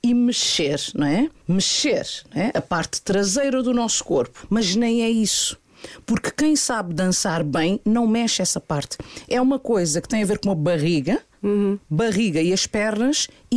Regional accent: Praia, Santiago, Cape Verde; born or raised there; also born or lived in Bissau

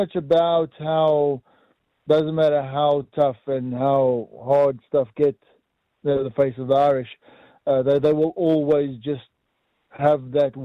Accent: South Africa; moved away

